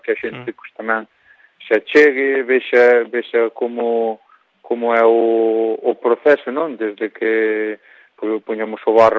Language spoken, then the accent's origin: Galician; Buño, Galicia, Spain; Sí, ali eu son de Buño.